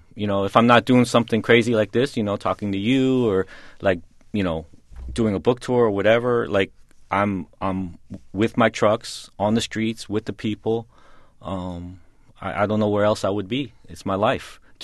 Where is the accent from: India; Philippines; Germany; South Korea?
South Korea; it was being around growing up in Korea, the immigration, being around the American school system